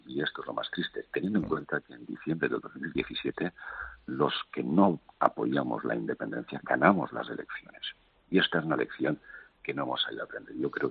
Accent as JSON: {"language": "Spanish", "region": "Catalonia", "country": "Spain", "first_language": "Catalan", "second_language": "Spanish", "said": "catalanes, como yo, que no es que haya presumiendo de mis 8 apellidos catalanes, pero es que es lo que hay. Tengo mi lengua materna, que es el catalán, y me siento catalán por las 4 lados, que es mi forma de sentirse español."}